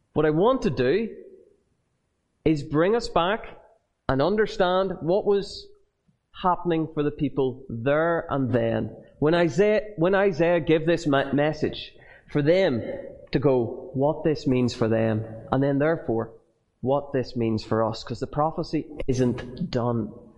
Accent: Northern Ireland, United Kingdom; So, as I said, I'm from Northern Ireland. I've grown up in what's politely referred to by the army and police for the last 50 years as bandit country.

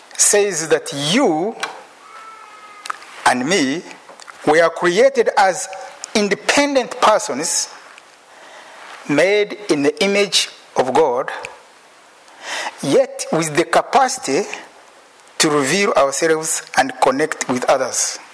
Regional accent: Uganda; Even in Africa, I come from Uganda.

